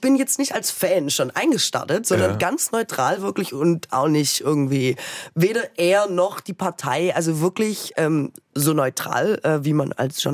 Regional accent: West Germany, Germany

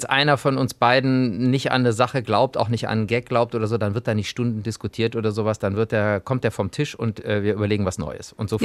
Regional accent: Cologne, North Rhine-Westphalia, Germany; das ist für mich als Kölner ja uninteressant

